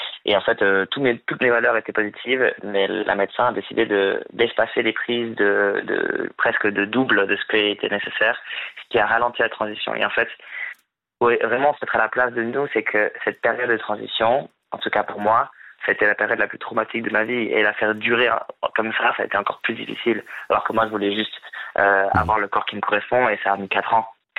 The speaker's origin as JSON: {"language": "French", "town": "Lausanne", "region": "Vaud", "country": "Switzerland", "tie": "born or raised there", "said": "Je suis suisse, j'ai grandi à Lausanne."}